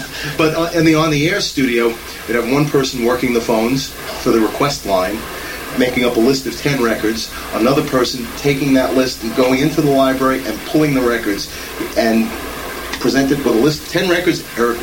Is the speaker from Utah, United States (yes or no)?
no; Brooklyn, New York, United States; I'm from Brooklyn.